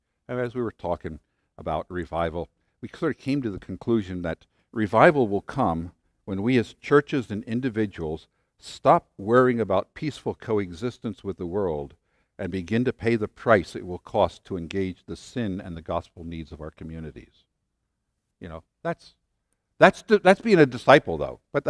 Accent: United States; also born or lived in England; I'm an American. I love being an American. I'm glad I'm American

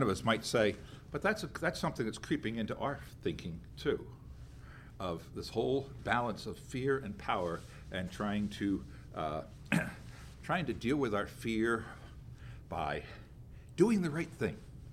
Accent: United States; Guilt and innocence is because I grew up in America. But with my Palestinian background and thinking, there's that piece of it.

